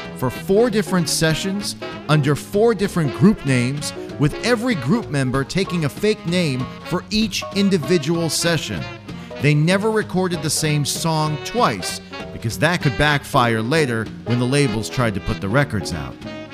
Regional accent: Boston, Massachusetts, United States; And since I grew up in the Boston area, my natural tendency is to call this group the Larks. But I'm gonna hold back, baby. I got to keep the accent in check.

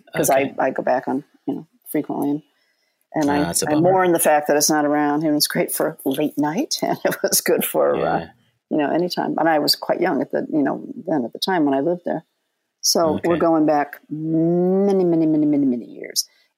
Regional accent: Midwest, United States; I remember the very first barbecue joint when in growing up in the Midwest

